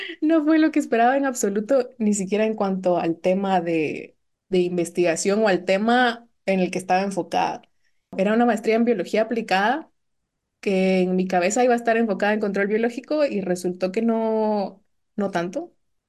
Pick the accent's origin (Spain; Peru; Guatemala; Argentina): Guatemala; vengo de Guatemala